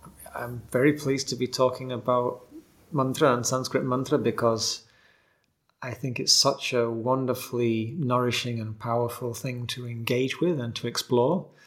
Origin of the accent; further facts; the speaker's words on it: England, United Kingdom; also born or lived in Japan / Thailand; I grew up in England, but I also studied French and Italian. So I'd sung in those languages. I'd lived in Japan and Thailand